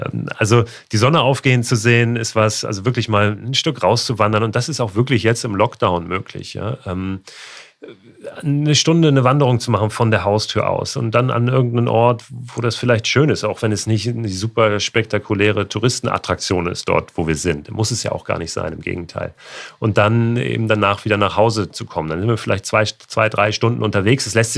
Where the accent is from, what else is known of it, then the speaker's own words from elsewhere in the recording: Hamburg, Germany; Ich komme ja aus Hamburg, lebe in Hamburg.